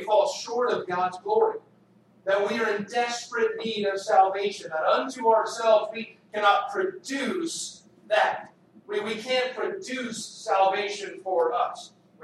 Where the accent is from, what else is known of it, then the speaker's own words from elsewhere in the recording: Texas, United States; growing up in Texas, you know, I like to tell people they breed us this size.